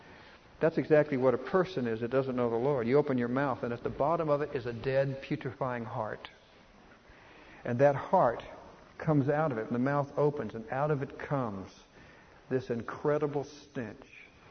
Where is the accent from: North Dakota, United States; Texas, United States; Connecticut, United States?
Texas, United States; It's very similar to cattlemen, and I'm from Texas.